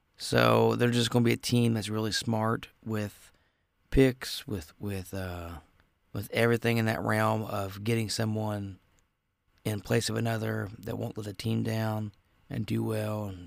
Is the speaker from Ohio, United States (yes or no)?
yes; Ohio, United States; I'm from Ohio. I'm like, should be a Bengals fan.